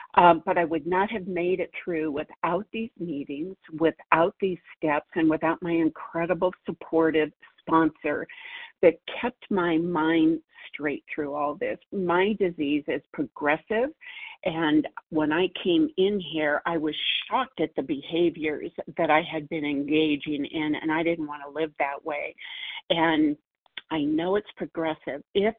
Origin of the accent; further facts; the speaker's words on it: Montana, United States; I am from Montana.